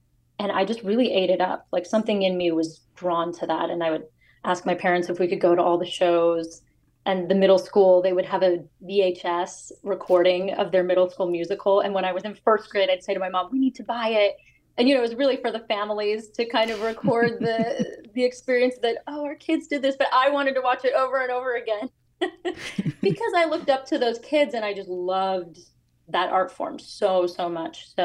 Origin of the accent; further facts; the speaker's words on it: Milwaukee, Wisconsin, United States; Well, I grew up in Milwaukee, Wisconsin.